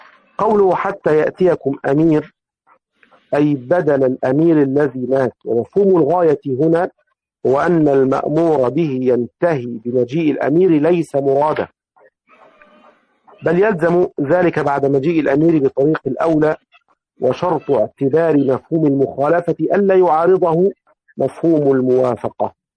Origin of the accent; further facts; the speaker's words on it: Egypt; وكان له دين معنوي كما يقول الناس عندنا في مصر.